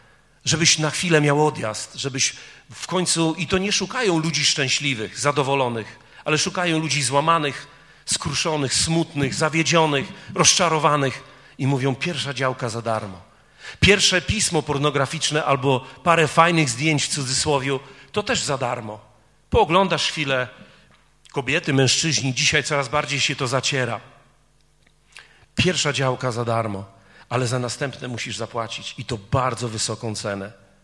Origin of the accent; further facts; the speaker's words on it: Warmian-Masurian Voivodeship, Poland; bo ja jestem człowiekiem z Mazur, pochodzę z północy Polski.